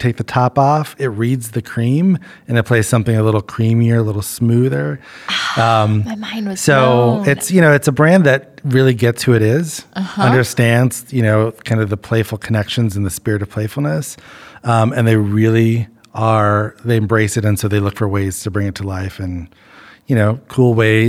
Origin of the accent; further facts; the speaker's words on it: Lincoln, Nebraska, United States; I grew up in Lincoln, yeah.